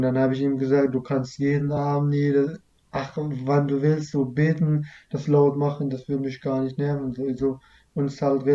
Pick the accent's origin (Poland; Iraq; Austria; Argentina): Iraq; German is a second language; ich komme aus dem Irak